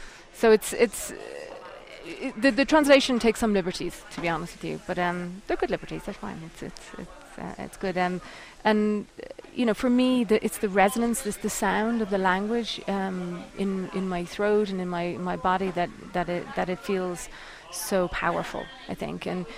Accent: Ireland; growing up in Ireland, I felt that poetry was integral to my own personal sort of growth.

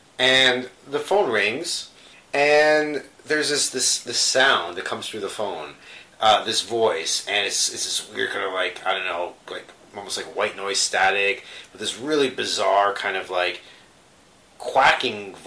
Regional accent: Canada; Because we're Canadian

